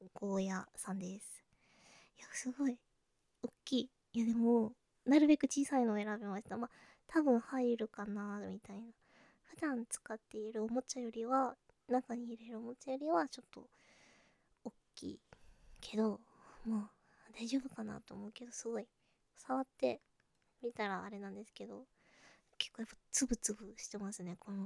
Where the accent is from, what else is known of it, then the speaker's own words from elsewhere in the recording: Kansai, Japan; 出身地は関西です。関西のどこかです。